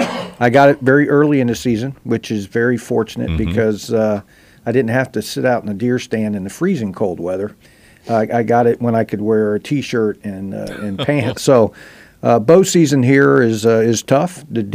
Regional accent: Georgia, United States; Other places I've been, like Georgia, what used to be my home state, you wouldn't necessarily get that.

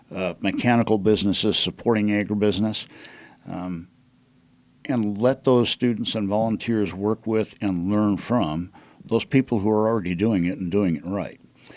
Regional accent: Denver, Colorado, United States; I'm an inner city kid. I grew up in Denver and joined the Army when I was 17 and didn't retire until I was 54.

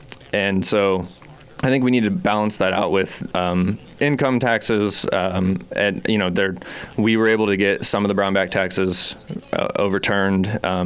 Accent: Topeka, Kansas, United States; So I grew up here in Kansas, Topeka native

